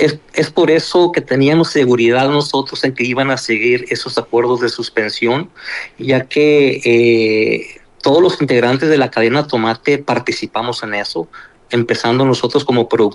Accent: Mexico; por el sentir de nosotros como productores mexicanos

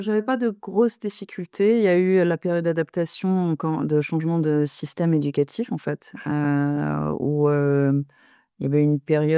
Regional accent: Rabat, Rabat-Salé-Kénitra, Morocco; j'ai grandi au Maroc, à Rabat. Pour ceux qui connaissent le Maroc, je suis Rabati.

